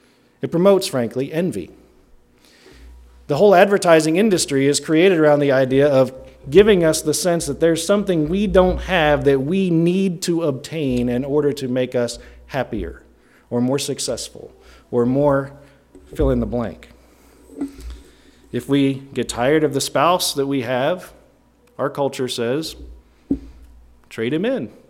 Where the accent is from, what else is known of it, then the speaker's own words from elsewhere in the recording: Maryland, United States; But where I grew up in the East Coast, outside of Maryland, the victim of choice was West Virginia.